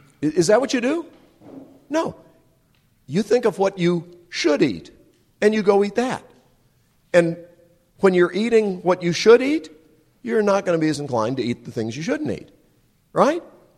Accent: North Carolina, United States; When I was growing up in Western Carolina, many, many years ago, the main road through Asheville had to go through a tunnel.

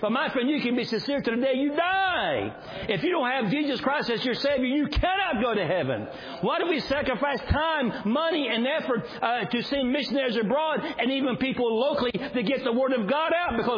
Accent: Georgia, United States; I'm a redneck from South Georgia.

